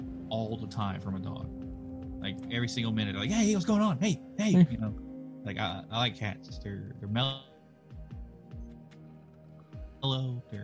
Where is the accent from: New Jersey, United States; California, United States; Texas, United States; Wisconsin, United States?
Texas, United States; now in North Carolina, United States; I'm originally from Texas, like I've said, but I live in North Carolina now